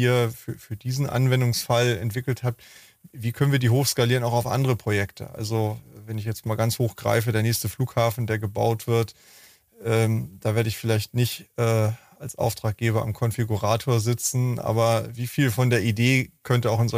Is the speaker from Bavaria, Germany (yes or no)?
no; Hamburg, Germany; ich komme ja aus Hamburg